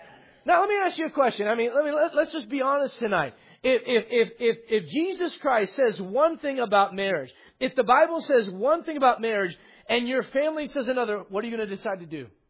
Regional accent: United States; I'm an American.

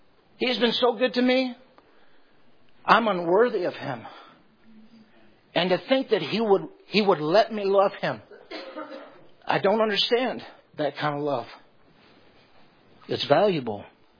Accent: Chicago, Illinois, United States; I grew up in the Chicago area. My dad was an alcoholic.

